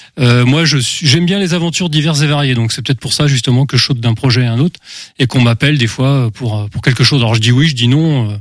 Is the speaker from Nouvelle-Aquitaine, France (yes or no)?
no; Angers, Pays de la Loire, France; Je suis d'origine angevine. Je suis habitant d'Angers depuis peu, mais j'ai vécu dans d'autres endroits.